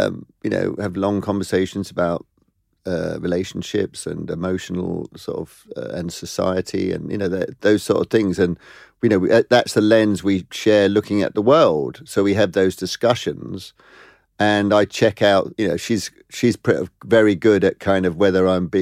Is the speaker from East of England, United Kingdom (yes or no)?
yes; East of England, United Kingdom; Because if I said I came from Essex, people would go, where is Essex?